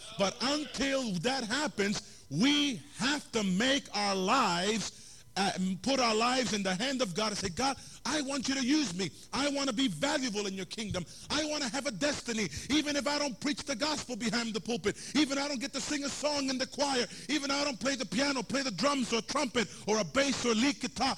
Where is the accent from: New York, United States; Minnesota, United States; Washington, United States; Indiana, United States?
New York, United States; New York City; I came from New York City, went to college in Southern Missouri after I got saved.